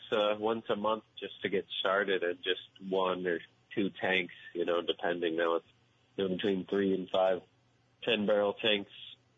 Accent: New York, United States; since I'm from New York, you know, upstate New York, and we loved it here, went over to college in Plattsburgh, stayed there for a bit, and, eventually moved here

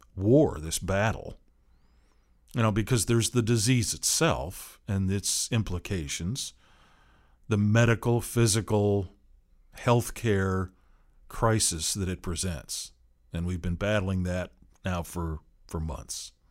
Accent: Seattle, Washington, United States; You know, I grew up in the Seattle area, right?

